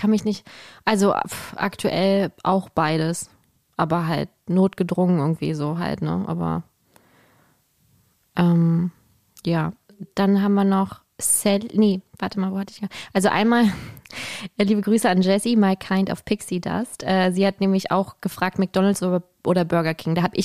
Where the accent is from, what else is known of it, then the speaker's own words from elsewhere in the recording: Berlin, Germany; born there; Ich liebe Berlin, ich finde es toll, wir sind gebürtige Berliner